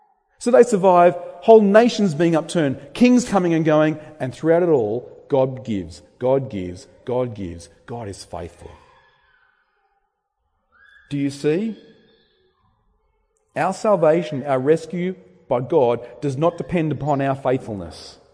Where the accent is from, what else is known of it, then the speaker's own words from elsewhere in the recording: Australia; We love getting together and celebrating our wins, celebrating who we are as Australians. That's our Australian identity